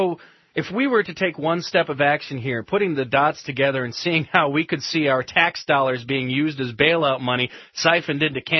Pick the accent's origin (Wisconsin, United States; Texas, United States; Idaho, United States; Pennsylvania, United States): Wisconsin, United States; Madison; Paul Soglin, the former mayor of the beautiful city of Madison, Wisconsin, my hometown.